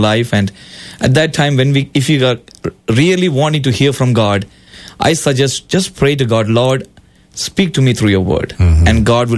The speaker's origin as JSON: {"language": "English", "region": "Northeast India", "country": "India", "tie": "born there", "said": "I was born in India, in the northeastern part of India"}